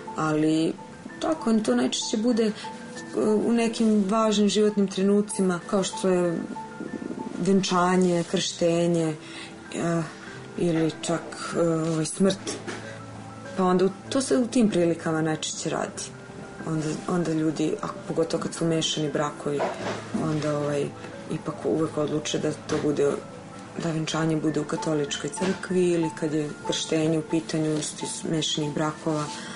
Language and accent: Serbian; Serbia; moved away; Ako sam došla iz Srbije, ovde, naravno, prošla sam taj šok